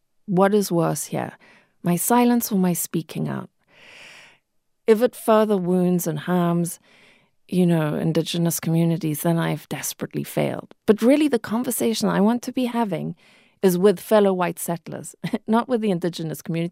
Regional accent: Zimbabwe; growing up in Zimbabwe

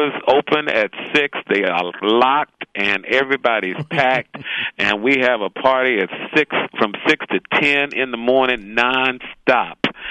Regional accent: Tuskegee, Alabama, United States; I'm from Tuskegee.

